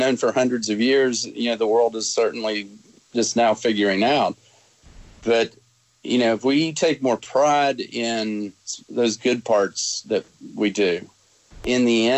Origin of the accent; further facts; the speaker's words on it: West Virginia, United States; Well, if I'm from West Virginia, it means as much as that or more.